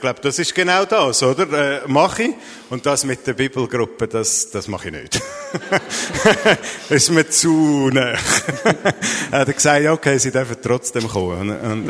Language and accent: German; Zurich, Switzerland; now in Basel, Switzerland; Ein paar Jahre später wollte ich Basel kennenlernen, ich bin da gekommen, zum Basel kennenlernen als Zürcher